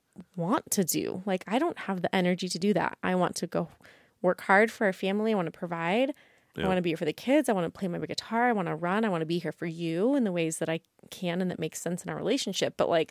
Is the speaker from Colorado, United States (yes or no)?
yes; Brush, Colorado, United States; now in Windsor, United States; So, I grew up in Brush, Colorado. Go Beat Diggers. Moved to Fort Collins, spent my time here, and then went on to Windsor when we just wanted to get a bigger house